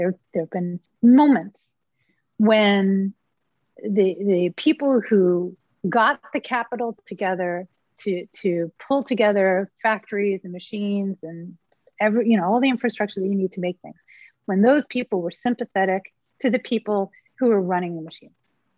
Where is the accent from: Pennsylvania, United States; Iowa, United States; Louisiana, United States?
Pennsylvania, United States; Philadelphia; I'm from Philly